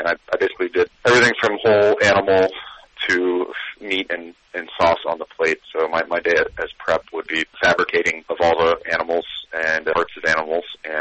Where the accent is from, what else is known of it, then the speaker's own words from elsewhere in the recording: Ashtabula, Ohio, United States; moved away as an adult; now in Pittsburgh, United States; Well, I'm actually from Ashtabula, Ohio.